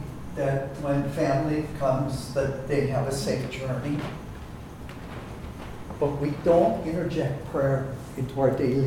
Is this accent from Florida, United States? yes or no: no; Duluth, Minnesota, United States; growing up in Duluth, getting very different visions of that lake out there